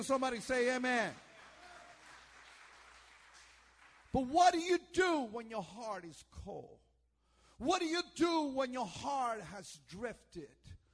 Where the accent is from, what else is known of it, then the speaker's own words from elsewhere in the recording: Sylmar, California, United States; also born or lived in New York; See, I'm from New York. In New York, when we preach, we like people to talk back. Is that okay, church? Now, I was raised in Sylmar, went to Sylmar High, praise God.